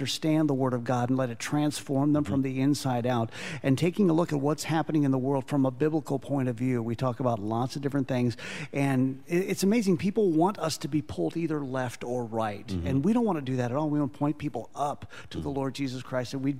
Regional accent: Seattle, Washington, United States; now in Chattanooga, United States; I came from the Seattle area in Washington State.

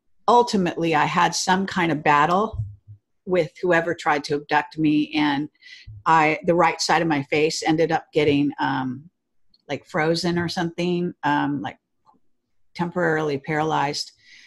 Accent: Palo Alto, California, United States; born there; and my mother went to Stanford, and I was born in Palo Alto. So it was right near where I was born.

